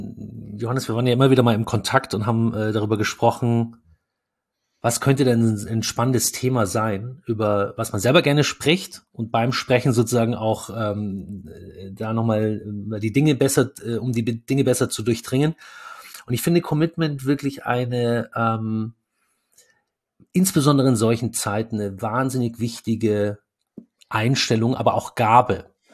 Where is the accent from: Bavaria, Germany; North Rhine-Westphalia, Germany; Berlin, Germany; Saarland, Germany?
Bavaria, Germany; Munich; Ja, wir kommen ja beide aus München